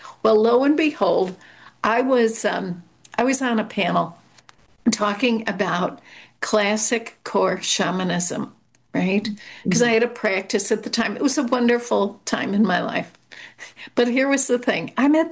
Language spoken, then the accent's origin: English; Chicago, Illinois, United States; I'm from Chicago. I never even, what is this word Akashic, right?